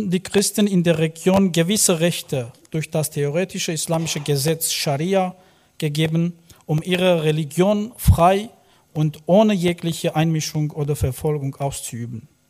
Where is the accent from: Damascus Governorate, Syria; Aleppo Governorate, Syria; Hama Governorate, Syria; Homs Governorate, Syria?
Damascus Governorate, Syria; Damascus; Ich komme aus Damaskus, Syrien